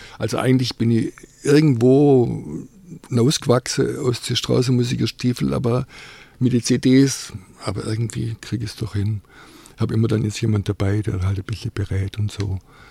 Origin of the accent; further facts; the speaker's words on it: Baden-Württemberg, Germany; accent: Swabian; first language Swabian; Also ich fühle mich halt daheim im Schwäbischen irgendwie. Also ich merke schon, das geht mir leichter von die Lippe als das Hochdeutsche. Obwohl man, wenn ich Hochdeutsch singe, mir es eigentlich nicht anhört, dass ich Schwabe bin.